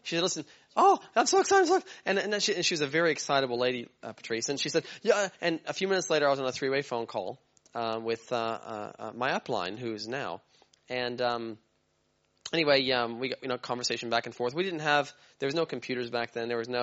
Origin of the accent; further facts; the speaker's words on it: New Zealand; We're from New Zealand.